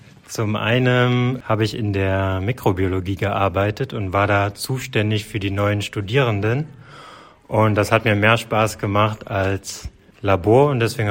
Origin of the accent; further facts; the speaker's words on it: Saxony-Anhalt, Germany; Ich komme ursprünglich aus dem Harz. Das liegt im schönen Sachsen-Anhalt. Und da in der Nähe von Quedlinburg, dort bin ich aufgewachsen.